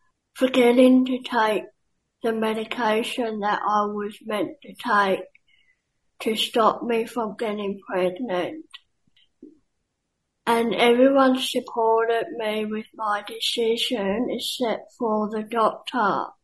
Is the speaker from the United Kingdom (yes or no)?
no; South Africa; I am a South African.